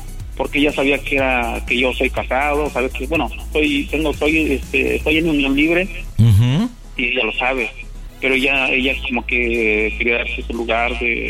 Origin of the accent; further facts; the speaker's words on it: Tlaxcala, Mexico; now in Tijuana, Mexico; No, yo soy de Tlaxcala. Yo soy de Tlaxcala, pero pues aquí le ando camillando.